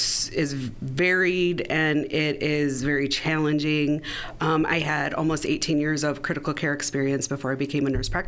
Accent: Dixon, United States; I am. I'm from Dixon.

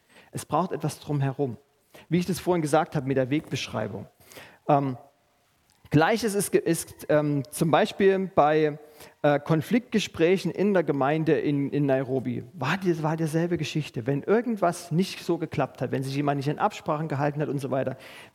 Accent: Germany; Und wir als Deutsche, wir sind da so cool drin.

